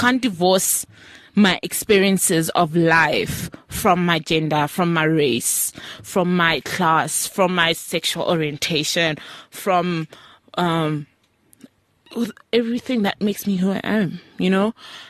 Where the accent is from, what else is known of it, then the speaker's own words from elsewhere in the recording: Rustenburg, North West, South Africa; I say Rustenburg because every time I say I'm from Muruleng, people do not know where that is.